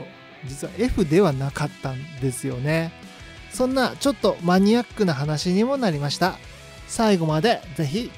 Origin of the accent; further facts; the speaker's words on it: Yokohama, Kanagawa, Japan; 私も横浜出身で、